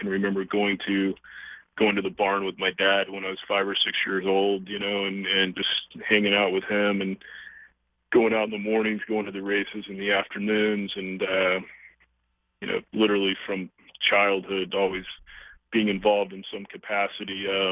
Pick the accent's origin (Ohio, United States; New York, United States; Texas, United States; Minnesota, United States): Texas, United States; especially growing up in Texas, to be a football player